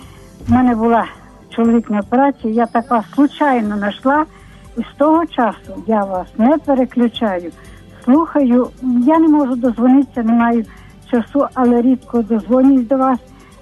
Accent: Rivne Oblast, Ukraine; Я з Рівенщини

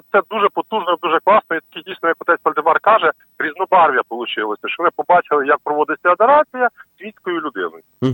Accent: Zhytomyr, Zhytomyr Oblast, Ukraine; ну, ми з Житомира приїхали, якби, нас такого немає

